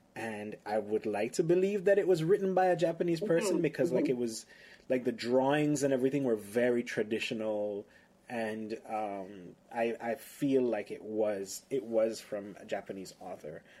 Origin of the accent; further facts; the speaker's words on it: Jamaica; also born or lived in Haiti; I grew up in Jamaica and Haiti.